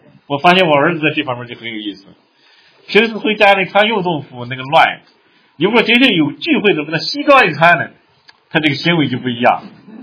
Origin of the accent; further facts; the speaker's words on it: China; 我发现这个东西是我们中国人的嗜好